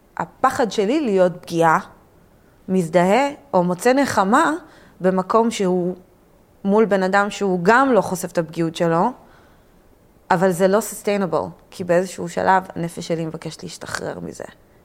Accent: Netanya, Central District, Israel; אני באה מנתניה, אני כאילו, אני למדתי מגיל צעיר להיות מאוד קשוחה.

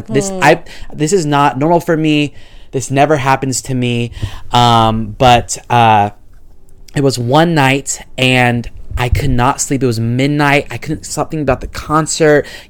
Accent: Oakdale, United States; I don't think Oakdale, my hometown, is the main influence of why I like country music

